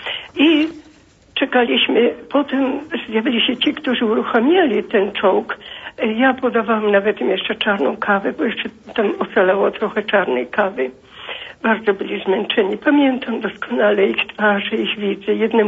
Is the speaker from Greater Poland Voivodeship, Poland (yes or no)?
yes; Kalisz, Greater Poland Voivodeship, Poland; also born or lived in Lublin region; Ja nie jestem warszawianką, ale po prostu byliśmy wysiedleni z Kalisza, wywiezieni na Lubelszczyznę, tam nędza, głód.